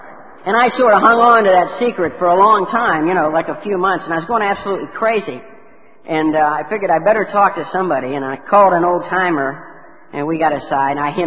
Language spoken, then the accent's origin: English; Martins Ferry, Ohio, United States; And I'm Irish. I won't tell you what church I went to. Give you a hint, bingo. And I was born and raised in the Ohio Valley, just south of Pittsburgh, in a little town called Martins Ferry, Ohio.